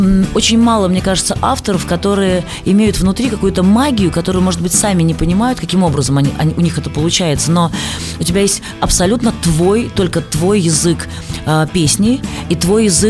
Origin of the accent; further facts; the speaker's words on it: Saint Petersburg, Russia; потому как я росла в Питере, потому как я впитывала эту культуру